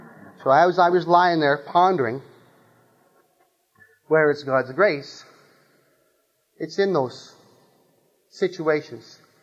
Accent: Scotland, United Kingdom; Because of being Scottish again, as long as it's not a huge order, I will buy.

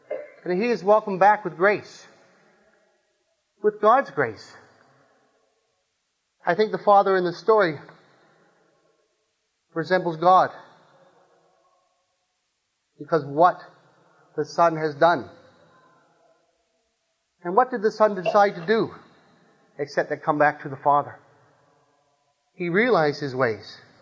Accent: Scotland, United Kingdom; Because of being Scottish again, as long as it's not a huge order, I will buy.

